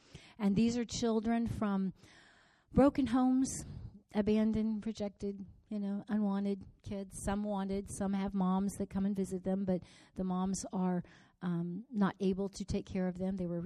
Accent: United States; also born or lived in Mexico; And I was born and raised in the States, kind of all over the place.

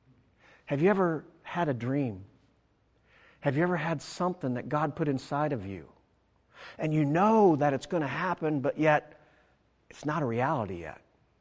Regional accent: Knoxville, Tennessee, United States; born there; I was born up in Knoxville. We live closer to Knoxville than Albie, although we're on the county line.

